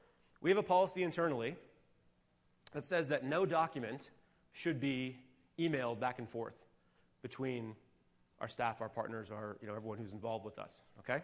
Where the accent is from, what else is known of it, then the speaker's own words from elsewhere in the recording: Connecticut, United States; now in Canada; I'm from Canada. Well, I'm from Connecticut, but I live in Canada.